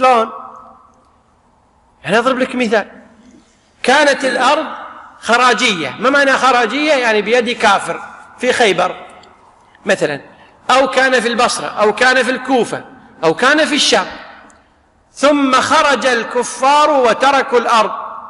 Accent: Kuwait; مثل عندنا في الكويت الآن يعطون مزارع لبعض الناس في مقابل ماذا؟

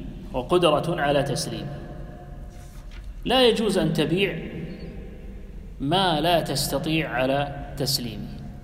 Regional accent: Kuwait; هناك أناس موجود حتى عندنا في الكويت موجودة في مزارع أحواض يستزرع فيها السمك

